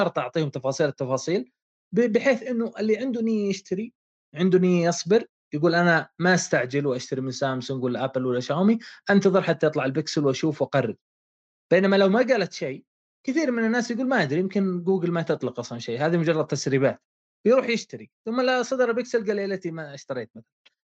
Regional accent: Saudi Arabia; ترى الناس عندنا في السعودية يشترون

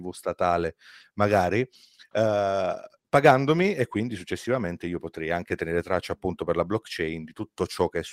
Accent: Taranto, Apulia, Italy; Sono di Taranto, quindi lo so.

